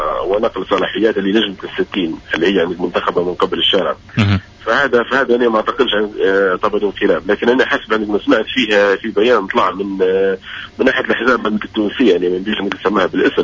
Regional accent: Libya; ككلنا كليبيين وكليبيين يعني ككل

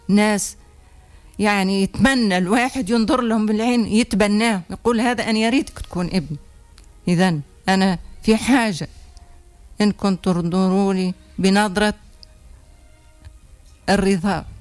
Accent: Tunisia; أنا سيدة تونسية

